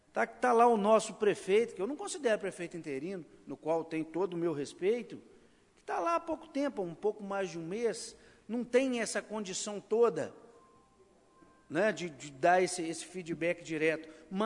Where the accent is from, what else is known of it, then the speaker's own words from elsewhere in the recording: Brazil; bairro onde fui criado, né, no início da minha vida. Aí fiquei lembrando as lembranças, meu pai, minha mãe, as dificuldades do bairro, e vi o crescimento exorbitante do bairro São José.